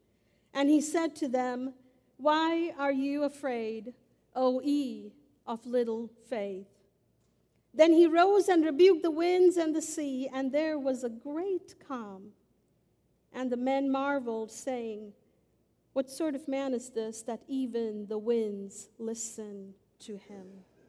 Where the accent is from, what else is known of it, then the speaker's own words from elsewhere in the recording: Mumbai, Maharashtra, India; moved away as an adult; now in Wilmore, United States; So I grew up in Mumbai, and 20 years ago in 1999, I came to Wilmore to attend Asbury Theological Seminary.